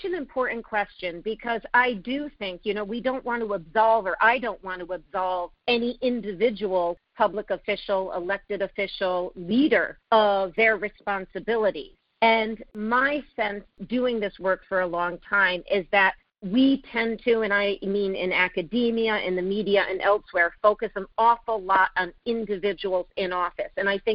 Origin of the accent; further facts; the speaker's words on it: Connecticut, United States; born there; I was born in Connecticut, and Connecticut was where we all experienced Sandy Hook Elementary School.